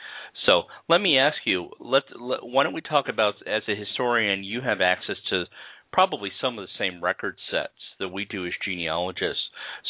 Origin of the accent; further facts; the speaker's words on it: Liberty, New York, United States; I know my hometown of Liberty has a historian